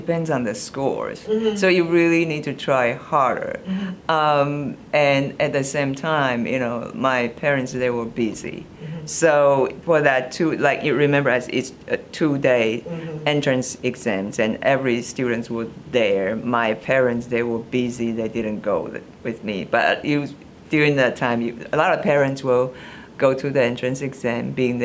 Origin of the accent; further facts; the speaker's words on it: Taiwan; English is a second language; now in United States; So I really didn't grow up in the United States, right? I grew up in Taiwan, so it was a very different educational system.